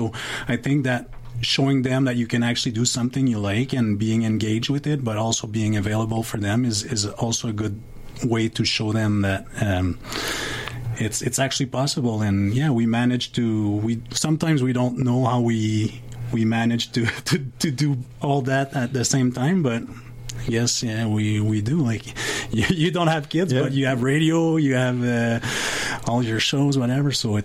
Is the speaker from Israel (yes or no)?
no; Montreal, Quebec, Canada; now in Winnipeg, Canada; I'm from Montreal and the family's in Montreal and I'm in Winnipeg here.